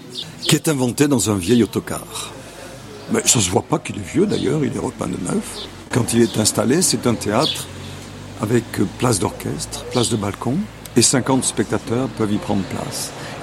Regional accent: Provence-Alpes-Côte d'Azur, France; je suis provençal.

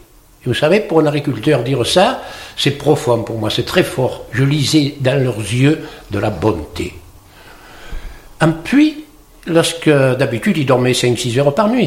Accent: Provence-Alpes-Côte d'Azur, France; Parce que chez nous, en Provence, un clapier, ce sont les pierres qui ressortent lorsque les agriculteurs labourent la terre

